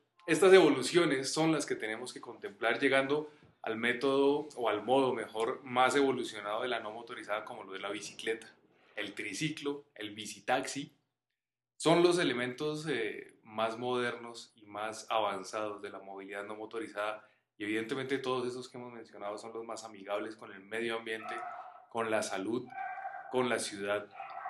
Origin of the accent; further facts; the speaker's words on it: Bogotá, Colombia; Ciudades como Bogotá, de donde yo vengo